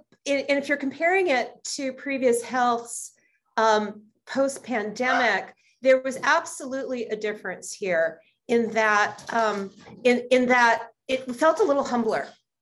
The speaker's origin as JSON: {"language": "English", "town": "Boston", "region": "Massachusetts", "country": "United States", "said": "I say that as a Bostonian who loves her city."}